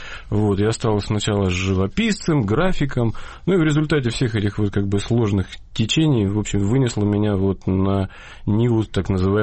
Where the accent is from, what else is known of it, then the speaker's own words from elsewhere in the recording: Novosibirsk, Novosibirsk Oblast, Russia; Да, я родом из Новосибирска.